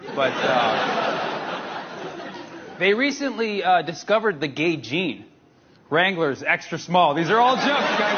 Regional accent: San Francisco, California, United States; I'm an open-minded guy. I'm from San Francisco.

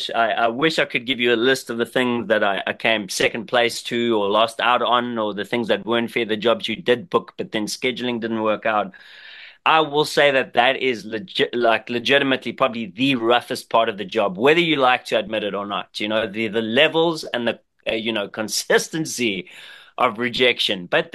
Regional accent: South Africa; growing up in South Africa

